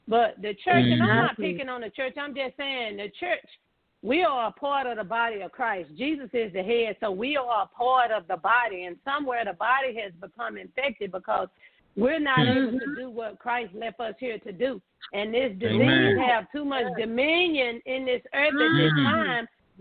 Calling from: Texas, United States; Hey, Donna and Tanya … from Texas.

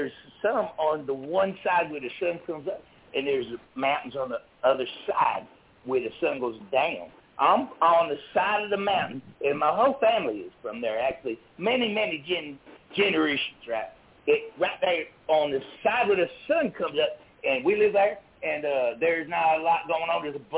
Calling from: Alabama, United States; I'm from Alabama here. I'm from Alabama.

